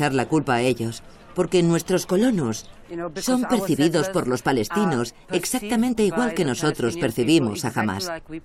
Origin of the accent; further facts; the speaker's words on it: Czechia; como yo vengo de la República Checa, puedo decir lo que ocurrió en Europa en 1989